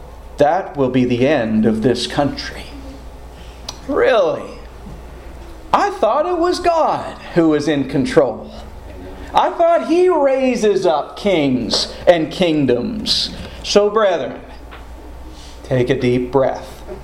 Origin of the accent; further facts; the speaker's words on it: Canada; now in United States; But I am very patriotic with my home country of Canada.